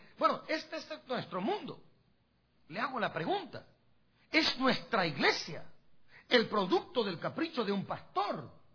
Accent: Guatemala; Nosotros tuvimos un terremoto devastador en Guatemala. El día 4 de febrero de 1976. En mi pueblo habíamos más de 12.000 habitantes.

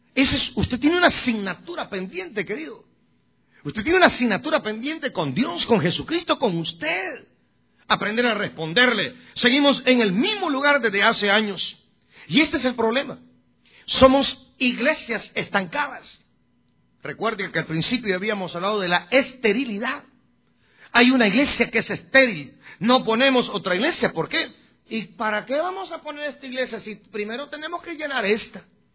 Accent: Guatemala; hubo un terremoto donde solamente en mi pueblo, que éramos más de 12.000 habitantes, se murieron 10.000. 2.000 quedamos vivos nada más.

